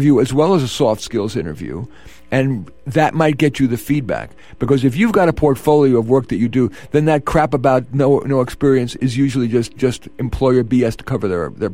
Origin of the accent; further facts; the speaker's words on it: Bronx, New York, United States; How was my Southern accent? Bronx.